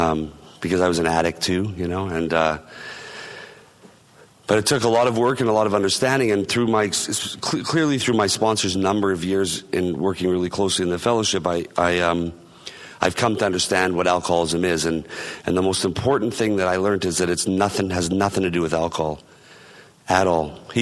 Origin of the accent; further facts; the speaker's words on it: Winnipeg, Manitoba, Canada; And I'm from Winnipeg, Manitoba, Canada.